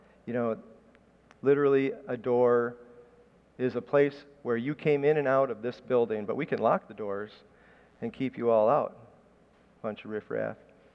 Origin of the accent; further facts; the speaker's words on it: United States; born there; Well, you know, I was born in America, so I'm a Christian, right?